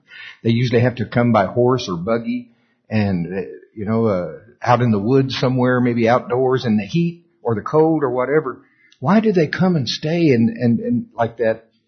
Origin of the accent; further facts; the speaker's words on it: Oklahoma, United States; And then we're from Oklahoma. We've seen tornadoes.